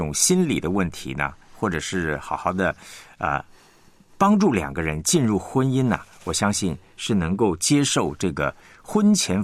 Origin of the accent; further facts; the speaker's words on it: China; 可能我们都中国人哈，我们常常有一句话说这个家丑不外扬。